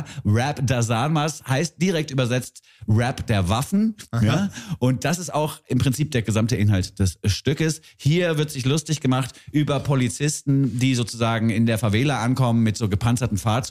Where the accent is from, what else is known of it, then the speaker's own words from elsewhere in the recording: Germany; Unser Kanzler Friedrich Merz.